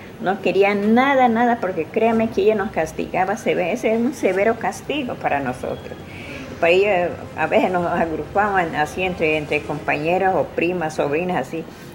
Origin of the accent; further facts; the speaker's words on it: Caquetá, Colombia; born there; Yo soy nacida en Caquetá.